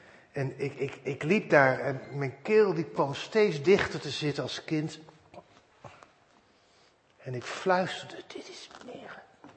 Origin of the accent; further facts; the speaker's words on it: The Hague, South Holland, Netherlands; Ik was als kind woonachtig in Den Haag